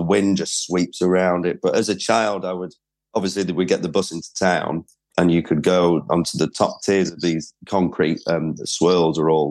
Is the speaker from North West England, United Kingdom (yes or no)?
yes; Preston, North West England, United Kingdom; moved away as an adult; I was, yeah. But I did leave. I think a lot of people find it hard to place my accent because I left at 18 and then didn't really return.